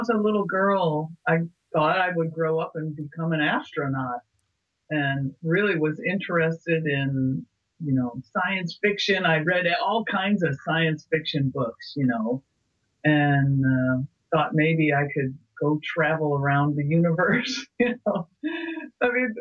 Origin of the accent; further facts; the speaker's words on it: Midwest, United States; growing up in the Midwest, it's a marching band is king